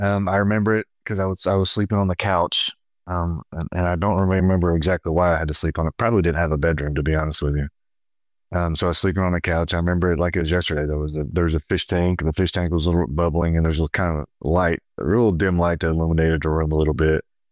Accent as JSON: {"language": "English", "region": "Kentucky", "country": "United States", "said": "So growing up, I'm from Kentucky originally. I kind of grew up in a little bit of a broken home."}